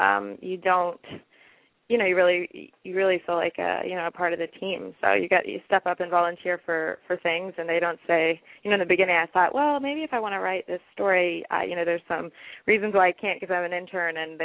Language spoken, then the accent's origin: English; Lexington, Kentucky, United States; now in Middleburg, United States; I am. I grew up in Lexington. Both my parents still live there. I went to the University of Kentucky, and I just moved up here to Middleburg for the internship in January.